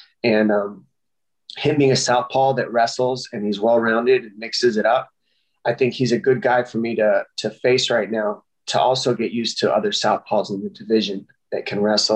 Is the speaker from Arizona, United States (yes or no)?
yes; Tucson, Arizona, United States; And he's from my hometown, Tucson, Arizona.